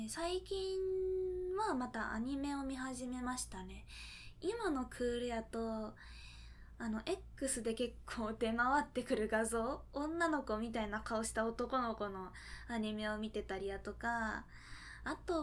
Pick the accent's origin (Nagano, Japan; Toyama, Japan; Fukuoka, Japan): Fukuoka, Japan; accent: Hakata dialect; うち博多弁で喋ってるの多分これでわかると思うんやけど、福岡出身で今も福岡に住んでるんやけど、